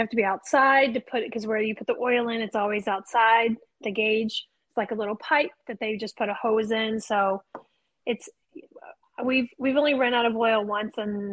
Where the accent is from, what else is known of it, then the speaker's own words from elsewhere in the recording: the South, United States; I mean, I'm from the South, so I don't even really know like if Jack Frost means cold is coming or cold is leaving.